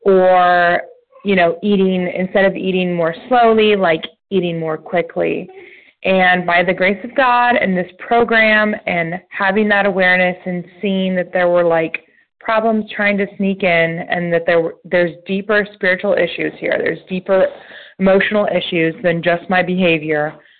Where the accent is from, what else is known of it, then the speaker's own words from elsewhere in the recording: Reading, Pennsylvania, United States; I'm a compulsive overeater from Reading, Pennsylvania.